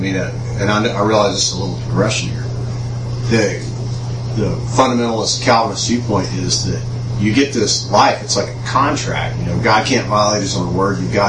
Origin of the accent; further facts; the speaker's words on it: United States; I'm an American. I'm a Christian. I'm a nice guy.